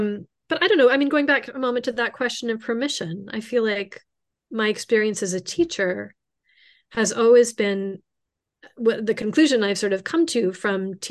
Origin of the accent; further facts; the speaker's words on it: Berkeley, California, United States; since I was raised in Berkeley, California in the 70s